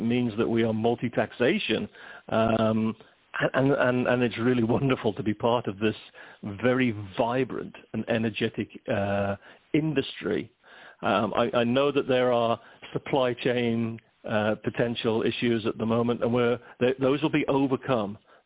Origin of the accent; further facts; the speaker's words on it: United Kingdom; accent: British; So, yes, my accent is British